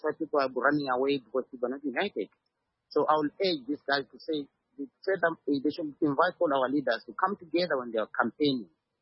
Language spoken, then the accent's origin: English; Namibia; Say, for instance, I come from Namibia.